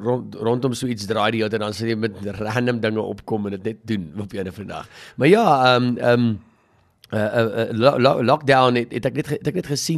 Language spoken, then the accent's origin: Afrikaans; Naboom, Limpopo, South Africa; ek kom van Roetanse wereld af, Naboom, Old Eyes, ek het daar al groot geword vir baie lang, so ek kom nie van hier af, nie, glad nie.